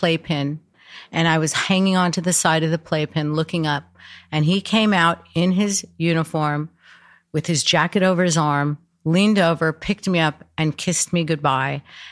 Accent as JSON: {"language": "English", "town": "Mount Clemens", "region": "Michigan", "country": "United States", "tie": "born there", "lives_now": "Laguna Beach, United States", "said": "originally I was born on an Air Force base in Mount Clemens, Michigan. I think I spent the first maybe year of my life there"}